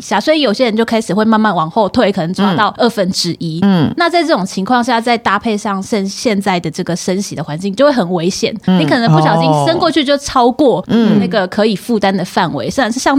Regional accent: Tainan, Taiwan; now in Taipei, Taiwan; 我是台南人。

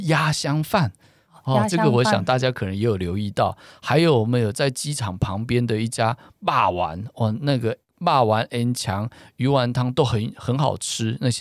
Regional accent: Hsinchu, Taiwan; 我常常这样讲，就是说我们新竹人啊

